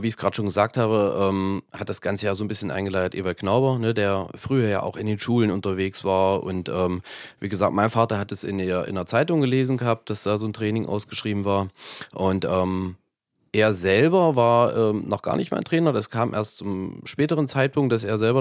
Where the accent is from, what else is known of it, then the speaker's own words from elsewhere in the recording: Breitenholz, Thuringia, Germany; Wir haben schon immer in Breitenholz gewohnt. Meine Eltern haben dort bei meinem Großvater das Haus ausgebaut in den 80er Jahren